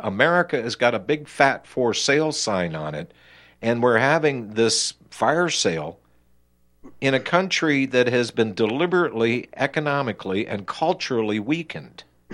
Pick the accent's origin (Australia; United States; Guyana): United States; Now, I, as an American, can go to a foreign country and buy property, right?